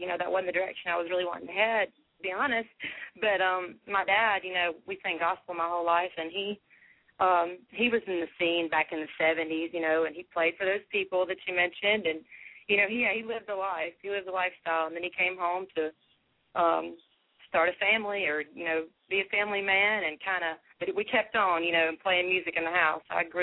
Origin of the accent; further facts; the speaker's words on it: Tupelo, Mississippi, United States; So, you know, I'm proud to be from Tupelo. I really am.